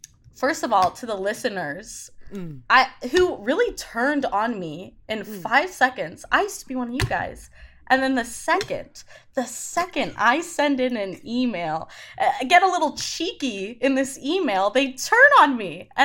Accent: Salt Lake City, Utah, United States; now in New York City, United States; I'm from Salt Lake City, Utah. It's just kind of a loaded thing to say. Mm-hmm. Kind of a loaded place to say you're from. But I moved to the Big Apple. Here I am. I live in New York City.

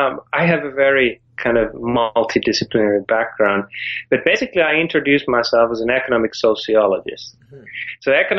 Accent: Finland; Well, I'm from Finland originally

